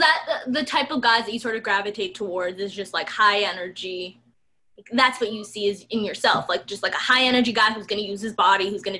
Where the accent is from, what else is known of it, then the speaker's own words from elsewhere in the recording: Canada; Like, as a Canadian kid, Steve Nash, we talked about Vince Carter, of course, you know, being from Toronto, but also just as a Canadian kid growing up